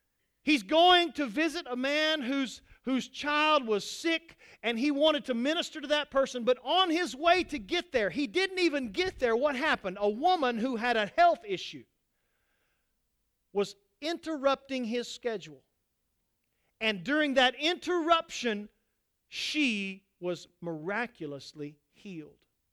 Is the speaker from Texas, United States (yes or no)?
yes; Texas, United States; I grew up in West Texas, and some of the places in West Texas are very beautiful.